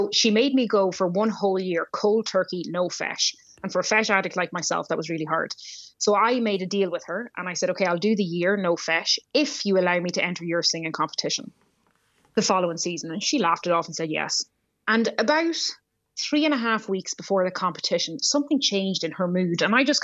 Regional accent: Ireland; Ronnie's big thing was that we actually, as Irish people speaking English, we speak quite actually Italian vowels in general.

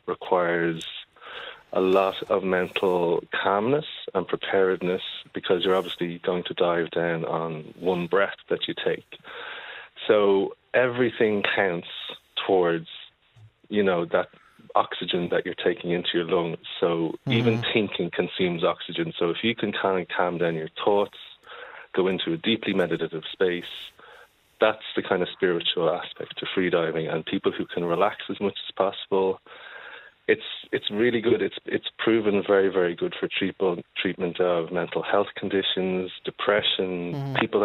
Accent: Ireland; So what I meant by that is, like, as Irish people, we have a lot of very well-known freedivers in the freediving community internationally.

